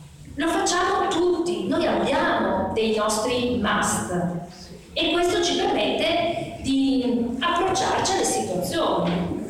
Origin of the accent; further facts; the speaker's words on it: Bologna, Emilia-Romagna, Italy; dalle mie parti, le persone non si chiamano con il loro nome e cognome, si dice in una lingua, che idee, che vuol dire, quelli di, allora … sono, in realtà sono un po' bolognese